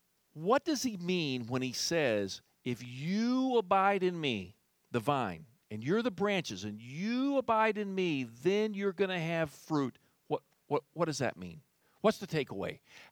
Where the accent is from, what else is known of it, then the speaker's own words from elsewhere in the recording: United States; I grew up in Texas County. And I wouldn't want to grow up in any other place than Texas County.